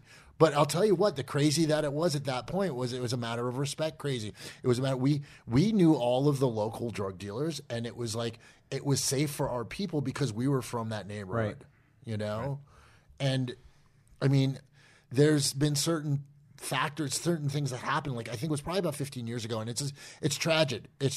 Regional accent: New Hampshire, United States; because I grew up in New Hampshire, it's like country and western.

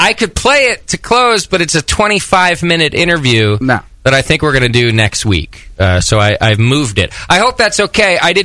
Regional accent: Whittier, California, United States; I grew up in Whittier.

